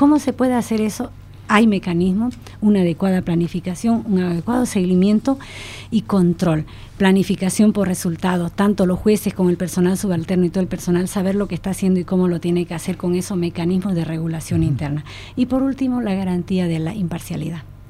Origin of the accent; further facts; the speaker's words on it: Bolivia; Como bolivianos, como ciudadanos, como personas de este país